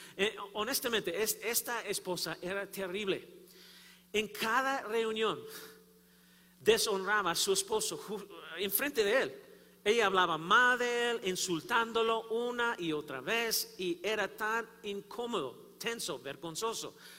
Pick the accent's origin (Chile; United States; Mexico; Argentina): United States; Kansas City, Missouri; born there; yo nací en Kansas City, Missouri, en los Estados Unidos. Mi familia, toda mi familia, del lado de mi papá, también del lado de mi mamá, todos son de Kansas City.